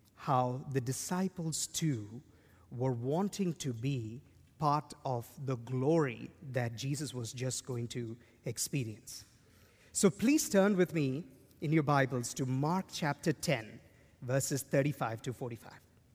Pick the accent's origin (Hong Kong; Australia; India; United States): India; also born or lived in Dubai, United Arab Emirates; even though we have lived in Dubai our entire lives, we are originally from India.